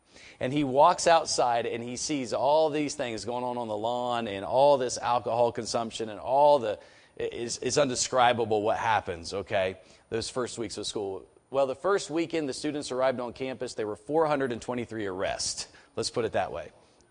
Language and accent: English; Greensboro, North Carolina, United States; now in West Virginia, United States; I came to West Virginia from Greensboro, North Carolina. And there in Greensboro, North Carolina, we had a church on every corner.